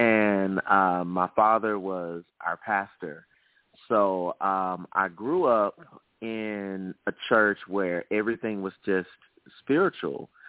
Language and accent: English; Birmingham, Alabama, United States; I am from the South. I am a native of Birmingham, Alabama.